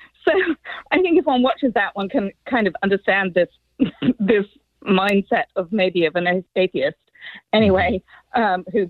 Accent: London, United Kingdom; moved away as an adult; now in United States; I was born in London, grew up in London, ended up joining the British Army, met my husband, came over to America

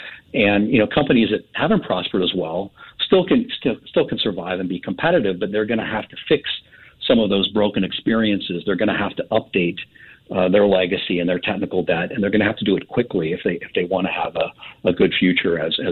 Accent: California, United States; I mean, I grew up in California, and we had big earthquakes.

